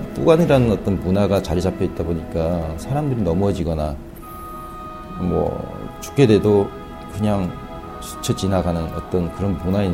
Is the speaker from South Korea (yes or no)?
no; North Korea; 제가 북한 사람이니까.